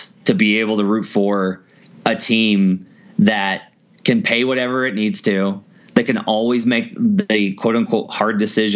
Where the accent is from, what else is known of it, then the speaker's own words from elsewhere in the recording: Los Angeles, California, United States; We have a cheat code because we're from Los Angeles and Los Angeles is awesome.